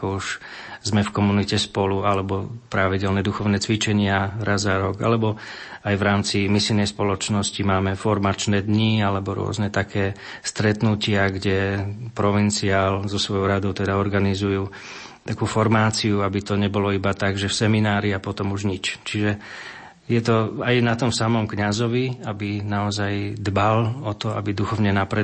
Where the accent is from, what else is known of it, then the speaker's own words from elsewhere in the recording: Bratislava, Bratislava Region, Slovakia; Pochádzam teda z Bratislavy, z Ružinova, aj keď teda moje korene sú na Orave.